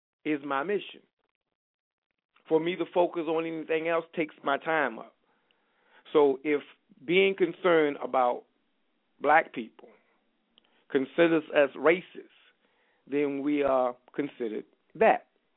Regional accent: United States; my condition here in America, my growing up in America, my understanding of American history, my understanding of American culture.

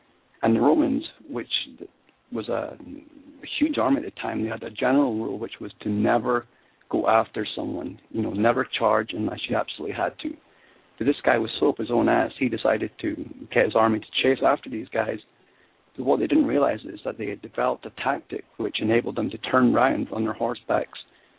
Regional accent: Scotland, United Kingdom; I mean, I'm a Scottish guy, and I know what it's like to be drunk.

